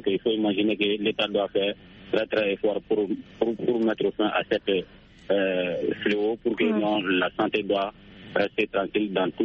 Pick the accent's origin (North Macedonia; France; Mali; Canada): Mali; Sounikeni; et nos millions d'auditeurs depuis dans mon village natal à Sounikeni